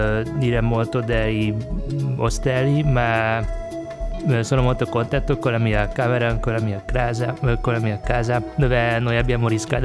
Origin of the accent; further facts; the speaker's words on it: Budapest, Hungary; Italian is a second language; now in Cagliari, Italy; Vengo da Budapest, Ungheria.